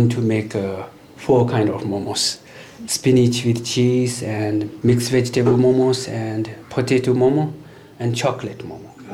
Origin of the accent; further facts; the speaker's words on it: Tibet, China; English is a second language; Some, like us, we're coming from Tibet, so we know our life in Tibet.